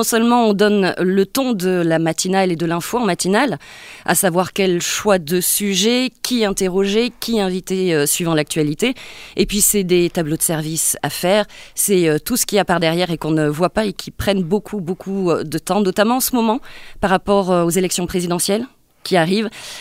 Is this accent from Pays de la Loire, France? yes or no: no; Nice, Provence-Alpes-Côte d'Azur, France; puisque je suis niçoise à la base.